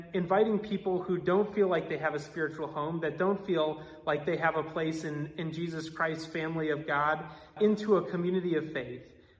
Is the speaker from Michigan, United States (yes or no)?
yes; Clarkston, Michigan, United States; eventually would move to Michigan, which was home for me. I grew up in Clarkston, as I mentioned before.